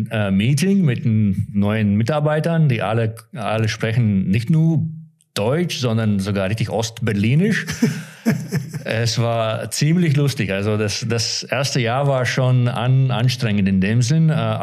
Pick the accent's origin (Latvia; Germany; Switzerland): Latvia; German is a second language; Also ursprünglich komme ich aus Lettland. In Lettland fast jeder spielt Eishockey.